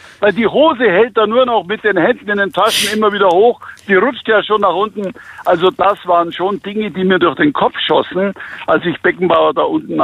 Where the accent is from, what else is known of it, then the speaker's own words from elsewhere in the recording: Munich, Bavaria, Germany; born there; für uns als Bajuwaren, als gebürtigen Münchner